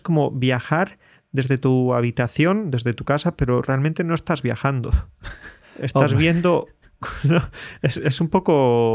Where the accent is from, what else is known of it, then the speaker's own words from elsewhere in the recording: Spain; podemos hacerlo porque somos españoles, ¿no?